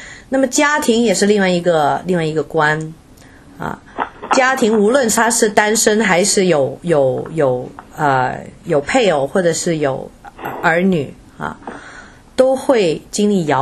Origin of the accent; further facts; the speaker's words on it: Hong Kong; first language Cantonese; Chinese is a second language; moved away as an adult; also born or lived in United Kingdom; now in United States; 我是香港出生，香港长大的，我自己是北方人，可是因为在香港出生，香港长大，所以那个一般都是讲广东话哈，所以我的国语真的差点